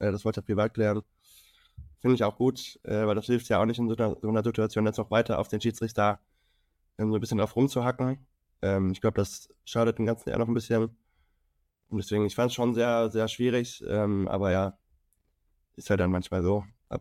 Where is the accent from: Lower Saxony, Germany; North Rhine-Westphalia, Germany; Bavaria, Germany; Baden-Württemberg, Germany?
North Rhine-Westphalia, Germany; Düsseldorf; als Düsseldorfer